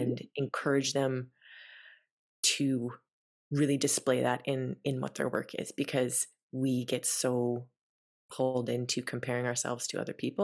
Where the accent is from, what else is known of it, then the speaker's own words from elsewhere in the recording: Canada; As a Canadian, I struggle with this one.